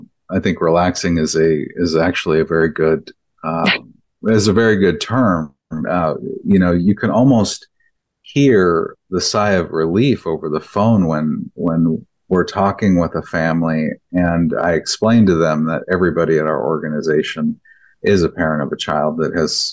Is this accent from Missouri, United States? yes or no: no; Oregon, United States; I'm from Oregon originally. So our original plan was to come down here for a few years and then go back.